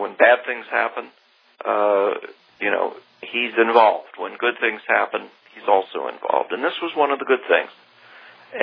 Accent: United States; it was embarrassing, almost as an American to hear the praise

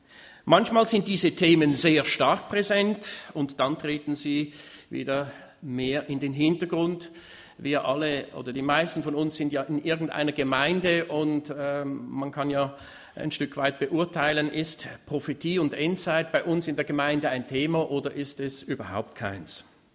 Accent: Switzerland; Bei uns in der Schweiz würde man sagen

